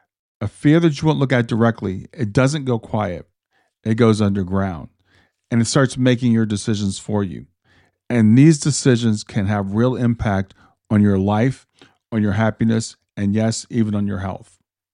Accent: Columbus, Ohio, United States; I grew up in Columbus, Ohio, here in the United States.

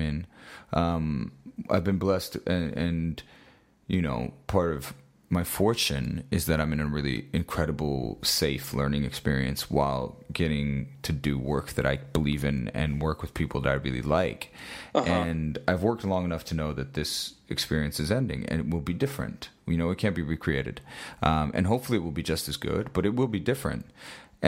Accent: Tampa, Florida, United States; I grew up in the South, you know, I grew up in Tampa, and, you know, so much of... I grew up around a lot of Christianity.

